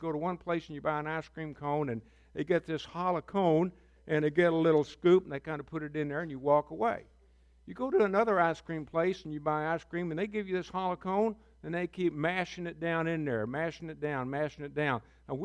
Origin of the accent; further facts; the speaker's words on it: Arkansas, United States; I was raised in Northeast Arkansas. My grandparents, believe it or not, were sharecroppers.